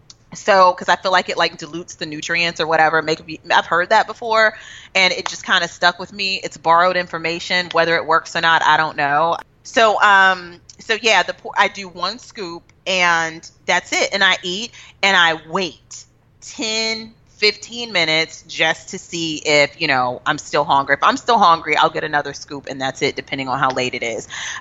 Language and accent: English; Texas, United States; You would think, even though I'm not, I'm from Texas. I like big plates.